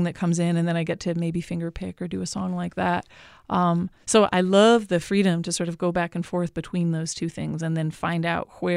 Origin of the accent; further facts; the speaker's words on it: Massachusetts, United States; accent: twang; As a kid growing up in Western Mass, I was ridiculed for my diphthongs, for my twang, and so I eliminated it.